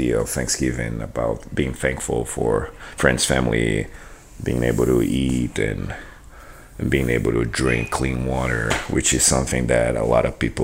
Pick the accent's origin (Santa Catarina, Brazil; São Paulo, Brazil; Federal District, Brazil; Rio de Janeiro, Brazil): Federal District, Brazil; Brasília; now in United States; I am 30 years old. And I am from Brasilia, Brazil.